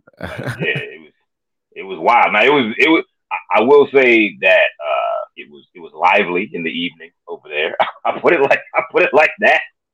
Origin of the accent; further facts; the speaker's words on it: Columbus, Ohio, United States; also born or lived in Chicago; So I was born in Chicago. Yeah, I grew up in Columbus, man. I'm a suburban dude, like all the way through.